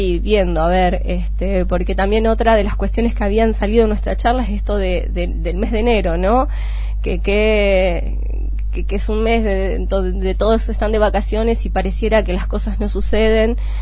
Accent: Bolívar, Buenos Aires Province, Argentina; also born or lived in La Plata / Henderson; soy de acá de Bolívar, nacida, me fui a los 18 años a La Plata y regresé, bueno, tuve un año, después me fui a vivir a Henderson, una localidad acá cercana, y bueno, volví este año

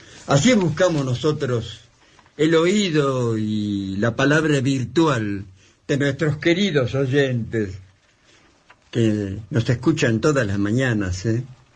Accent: Urdampilleta, Buenos Aires Province, Argentina; Bolívar, centro mismo de la provincia de Buenos Aires, República Argentina. Porque somos muy bien argentinos nosotros

